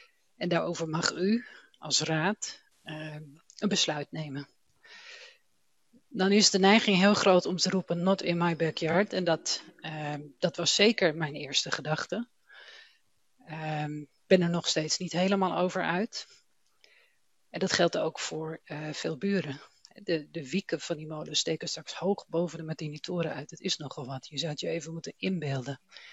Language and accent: Dutch; Groningen, Netherlands; born there; Ik ben ooit geboren aan de Korreweg, midden in de stad. En na heel wat verhuizingen en omzwervingen 12 jaar geleden met mijn gezin teruggekomen naar Groningen. Niet naar de stad, maar naar Engelbert. Waar de ruimte is van het platteland, gemoedelijkheid van het dorp